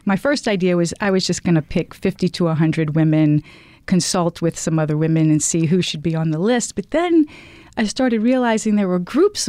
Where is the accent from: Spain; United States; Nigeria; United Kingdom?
United States; Madisonville, Louisiana; also born or lived in New Orleans; We both grew up in Madisonville. I was born in New Orleans, but moved to Madisonville.